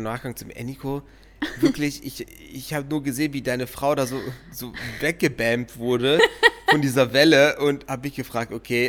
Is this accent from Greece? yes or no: yes; Greece; now in Germany; sagen, ich bin Grieche.